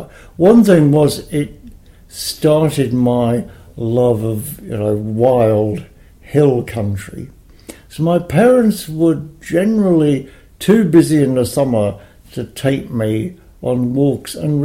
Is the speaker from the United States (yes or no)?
no; Gateshead, North East England, United Kingdom; also born or lived in Newcastle upon Tyne; So I was born in Newcastle-upon-Tyne. My parents lived in Gateshead. So I spent the first 3 years in Gateshead. And all the family, you know, were from Tyneside.